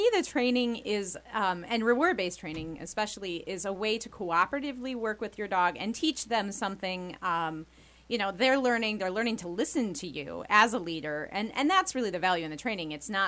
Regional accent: Traverse City, Michigan, United States; I'm from Michigan, northern Michigan. It's the Lower Peninsula, little town called Traverse City. Bigger than here, but not a big city by any means.

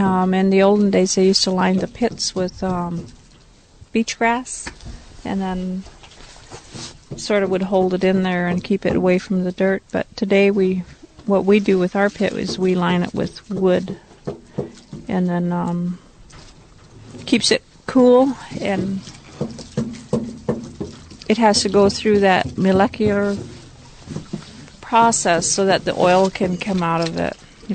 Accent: Klukwan, Alaska, United States; I'm from Klukwan, Alaska.

